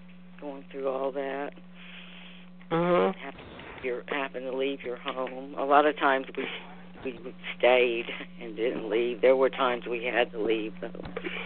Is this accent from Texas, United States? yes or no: yes; Texas, United States; But once I left and moved back to my home state of Texas